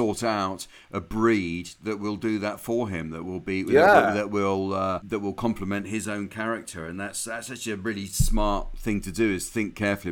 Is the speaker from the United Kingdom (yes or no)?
yes; Scotland, United Kingdom; Yes, I'm Scottish.